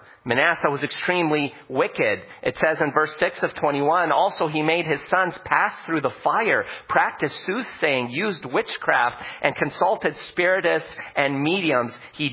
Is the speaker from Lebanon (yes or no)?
yes; Lebanon; now in United States; You know, when I came here from Lebanon, I immediately noticed how so different things were from where I grew up.